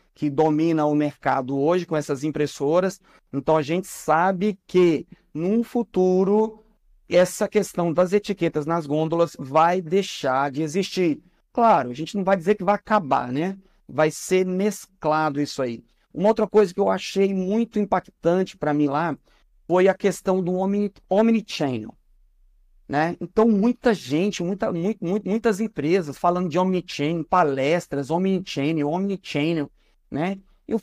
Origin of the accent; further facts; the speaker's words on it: Pará, Brazil; now in São Paulo, Brazil; Porque quando eu cheguei aqui em São Paulo em 2008, para quem não sabe, eu sou do Pará, né? Vim para cá em 2008